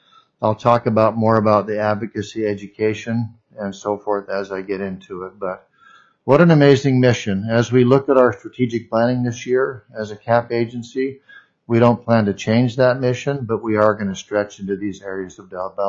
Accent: Dillingham, Alaska, United States; I was born and raised in Alaska, in the rural village of Dillingham, worked for the school system.

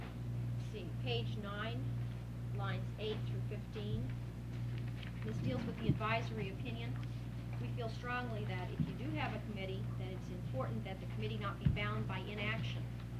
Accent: Anchorage, Alaska, United States; I'm just from Anchorage. I have no idea.

